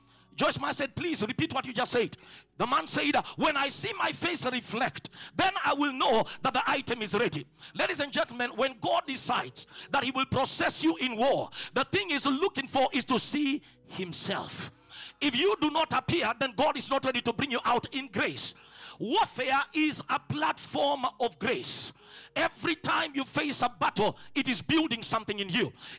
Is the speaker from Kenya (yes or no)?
yes; Western, Kenya; So my wife is from Central, I'm from Western.